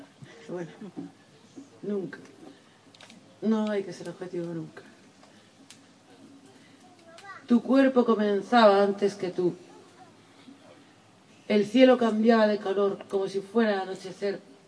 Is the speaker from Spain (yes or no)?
yes; Galicia, Spain; accent: Galician; Mi acento me delata como gallega